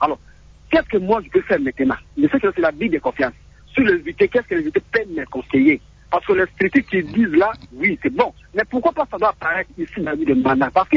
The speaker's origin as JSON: {"language": "French", "town": "Mbandaka", "region": "Équateur", "country": "DR Congo", "said": "Et surtout nous, à l'Équateur, à Mbandaka."}